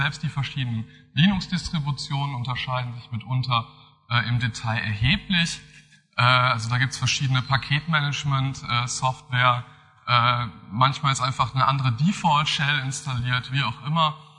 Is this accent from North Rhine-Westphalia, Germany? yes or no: yes; Bonn, North Rhine-Westphalia, Germany; Ich komme aus Bonn.